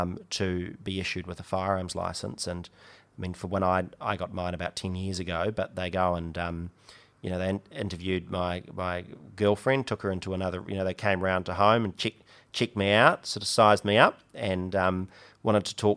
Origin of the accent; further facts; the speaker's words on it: New Zealand; because as a New Zealander, I feel a heck of a lot safer